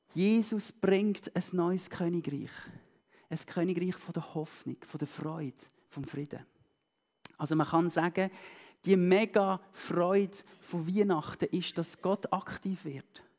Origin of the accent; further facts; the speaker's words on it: Switzerland; Klar, wir sind Schweizer und wir sind alle erwachsen und so.